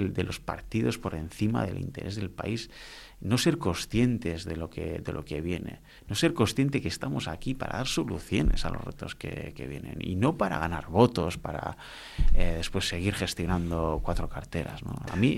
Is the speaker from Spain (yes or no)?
yes; Otxandio, Basque Country, Spain; first language Basque; Spanish is a second language; Cuando yo estudiaba en la educación primaria, había básicamente dos perfiles lingüísticos en mi pueblo, en Ochandio. En los euskaldunes, que teníamos el euskera como lengua materna